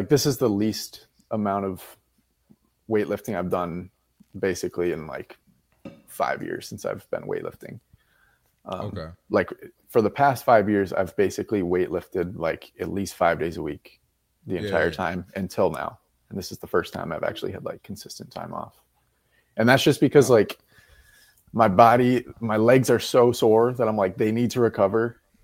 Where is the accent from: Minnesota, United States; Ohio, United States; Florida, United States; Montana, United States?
Minnesota, United States; now in Austin, United States; I am 25 years old, and I am from Minnesota. I live in Austin, Texas now.